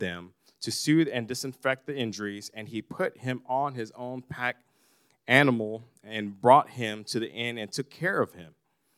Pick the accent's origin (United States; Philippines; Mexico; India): Philippines; I'm Filipino.